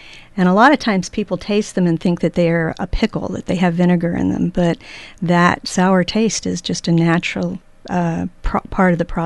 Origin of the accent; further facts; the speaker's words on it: New Jersey, United States; I grew up in South Jersey, which is not North Jersey. It's the southern part of New Jersey.